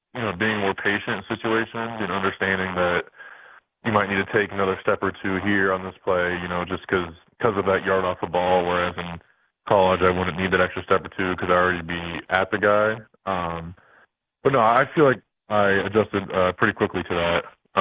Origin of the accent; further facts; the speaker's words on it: Columbus, Ohio, United States; I went to a lot growing up in Columbus.